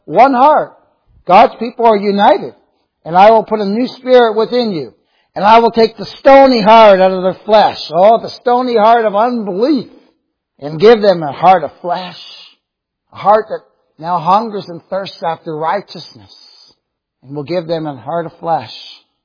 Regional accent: Canada; I'm Canadian and I'm with you all, you're American.

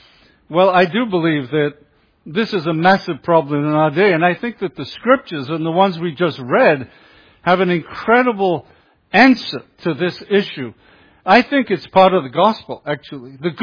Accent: United Kingdom; You can tell a little by my accent that I'm from the UK.

